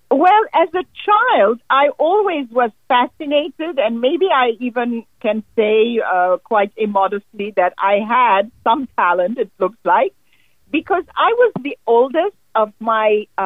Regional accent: Egypt; I was born in Egypt of Armenian parents, and I grew up there, went to school, an Armenian school

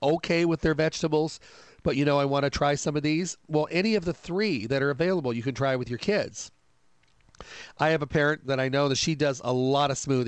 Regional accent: Michigan, United States; I come from Michigan, so I know what those winters are like

